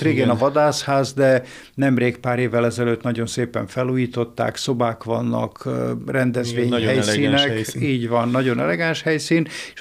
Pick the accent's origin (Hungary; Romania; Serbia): Serbia; Srbobran, Vojvodina; also born or lived in Novi Sad; Én egy ilyen kis települési, 12-3 ezer fős településről származom, Szent Tamás, Szabadkától 50 kilométerre délre, de 30 kilométerre van tőlünk Újvidék, Vajdaságnak fővárosa